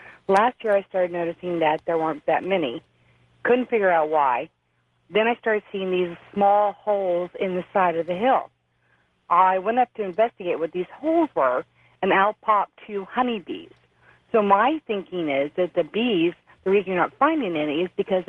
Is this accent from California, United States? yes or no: yes; San Diego, California, United States; I'm from San Diego.